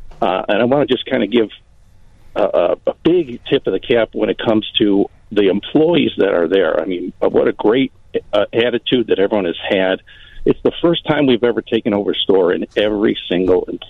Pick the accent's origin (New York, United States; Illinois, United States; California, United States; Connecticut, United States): Illinois, United States; Chicago; I want to tell you that, you know, we're locally grown guys. So I'm from Chicago.